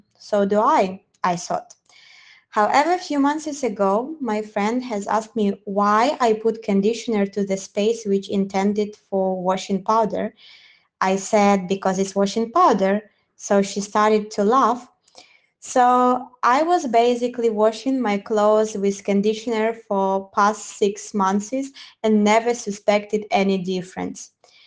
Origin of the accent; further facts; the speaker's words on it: Ukraine; English is a second language; moved away as an adult; now in Spain; Originally, I'm from Ukraine, but have been traveling to different countries for a while. Spain is one of the most stunning places I ever been, so that's why I decided to settle down here. It's been 8 months since I arrived